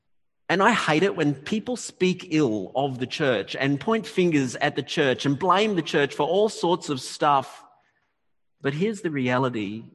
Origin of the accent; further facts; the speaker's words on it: Australia; law as an Australian, it just all doesn't come out right, does it?